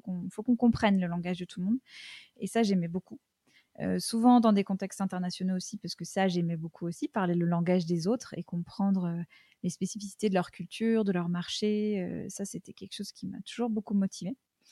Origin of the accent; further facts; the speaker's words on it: United States; je peux commencer par le fait que j'ai passé une bonne partie de mon enfance aux États-Unis.